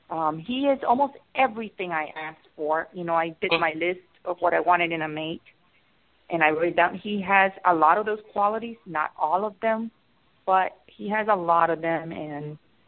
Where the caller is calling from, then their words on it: Florida, United States; I'm calling from Florida.